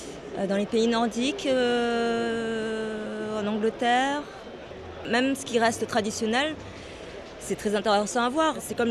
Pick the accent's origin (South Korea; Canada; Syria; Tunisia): South Korea; now in France; Je suis française d'adoption. Je suis coréenne d'origine.